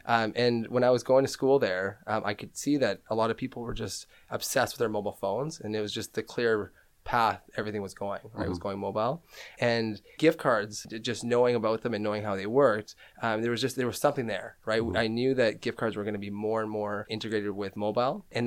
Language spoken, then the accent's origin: English; Canada; So for us, being Canadian, we're super proud